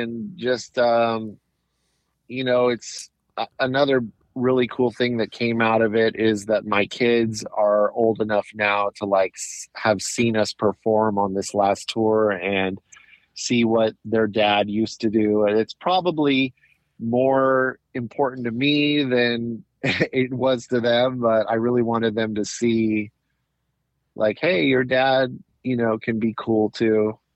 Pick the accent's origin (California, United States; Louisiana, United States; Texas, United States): California, United States; Anaheim; I was born in Anaheim, which is in Orange County. I lived over by Knott's Berry Farm.